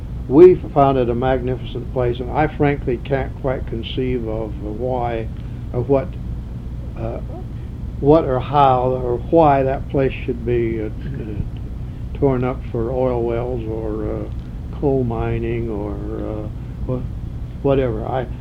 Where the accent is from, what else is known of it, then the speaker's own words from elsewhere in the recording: the West, United States; Well, you see, I'm from the West originally